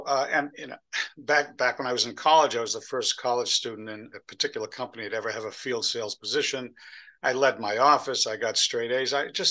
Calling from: Framingham, Massachusetts, United States; I am speaking from Framingham, Massachusetts, which is just west of Boston.

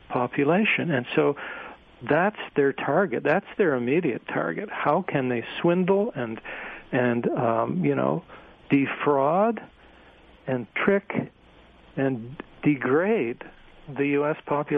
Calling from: Canada; I mean, in your country, I'm talking from Canada here, but in your country, your population is the target of this propaganda

